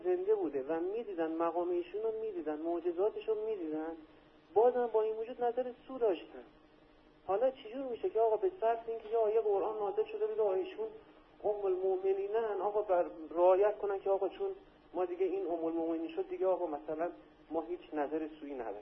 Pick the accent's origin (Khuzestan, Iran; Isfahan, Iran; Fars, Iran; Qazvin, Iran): Isfahan, Iran; من بچه اصفهانم ولی زمان دانشجویی کرمانشاه بودم.